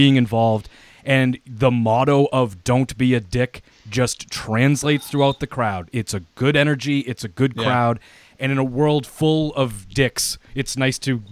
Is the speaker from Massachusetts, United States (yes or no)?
yes; Boston, Massachusetts, United States; We're from Boston, so we're glad we could get over all the old stuff.